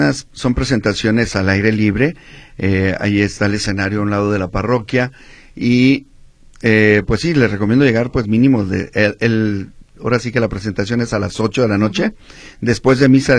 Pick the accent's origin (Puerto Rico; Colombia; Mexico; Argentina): Mexico; San Andrés, Jalisco; también somos de ahí de San Andrés. Mi papá, cuando llegó de Tecalitlán, ya mi abuelito llegaron al barrio de San Juan de Dios. Uh-huh. Pero mi papá ya crecieron ahí en San Andrés.